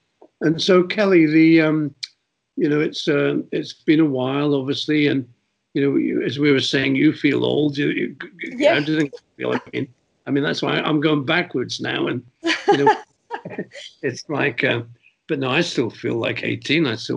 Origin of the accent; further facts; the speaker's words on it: Windsor, South East England, United Kingdom; I grew up in Windsor.